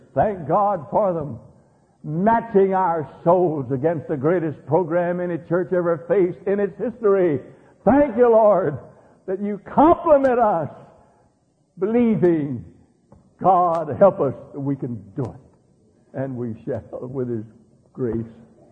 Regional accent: Oklahoma, United States; born there; also born or lived in Muskogee; As you know, I was born in Oklahoma. I came down here from Muskogee.

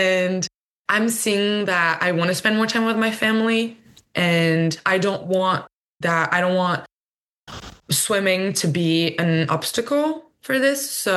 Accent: Toulouse, Occitania, France; English is a second language; I'm not from Paris. Most of my family is in Toulouse in the south where I grew up

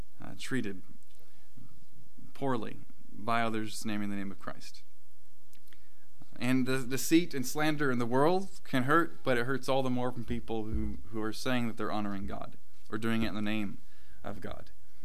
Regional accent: Illinois, United States; I'm from Illinois. This is comfortable for me. I can get out in a matter of minutes, be in cornfields, and it's just, this is home in that sense.

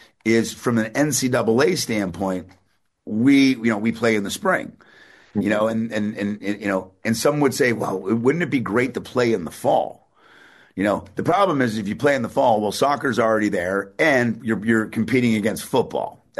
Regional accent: Georgia, United States; Because, hey, it's in Georgia and I'm from Georgia. Or I'm from the South.

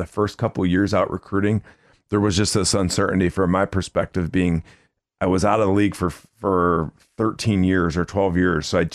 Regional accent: Iowa, United States; And I grew up in Iowa as well.

